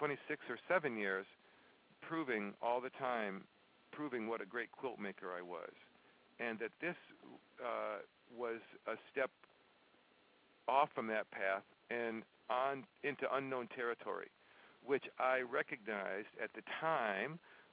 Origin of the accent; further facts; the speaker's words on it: Michigan, United States; I mean, I'm from Michigan originally, and I'm astonished at this beauty of these leaves every day.